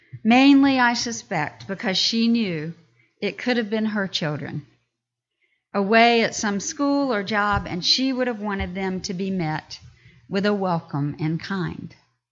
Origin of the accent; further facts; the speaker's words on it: North Carolina, United States; North Carolina where I grew up in the South.